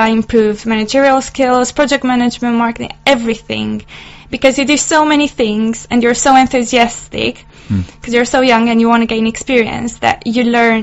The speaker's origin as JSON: {"language": "English", "region": "Bucharest", "country": "Romania", "said": "I'm from Bucharest, the capital."}